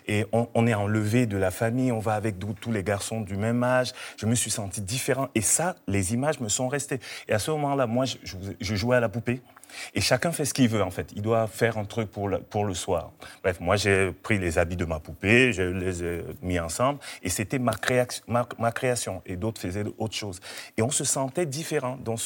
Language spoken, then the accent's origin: French; Cameroon; Moi, je viens du Cameroun.